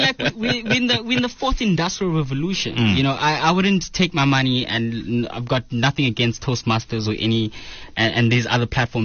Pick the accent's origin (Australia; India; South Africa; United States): South Africa; Eastern Cape; I'm 23 years old. I'm from the Eastern Cape and it's London. Moved up here literally 3 years ago.